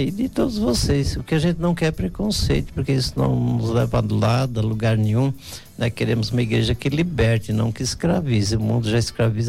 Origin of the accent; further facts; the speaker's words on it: São Paulo, Brazil; nós somos de São Paulo, minha família é capital, São Miguel Paulista, uma região periférica de São Paulo, e viemos do interior de Presidente Prudente, nos anos 80